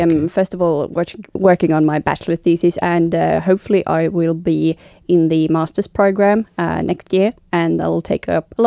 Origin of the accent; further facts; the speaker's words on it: Stockholm, Stockholm County, Sweden; And welcome. I am from Stockholm. I study philosophy and aesthetics here at Södertörn.